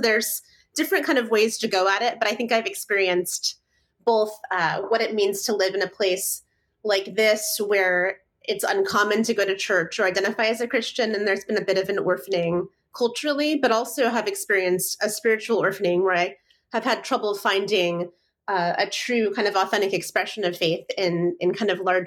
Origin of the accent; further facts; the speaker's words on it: Bible Belt, United States; now in Seattle, United States; I mean, I grew up in the Bible Belt